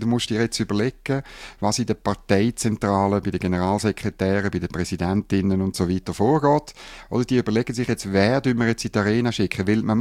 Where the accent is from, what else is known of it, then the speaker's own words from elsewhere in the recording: Bern, Switzerland; Ich als Berner weiss, von was ich rede, oder?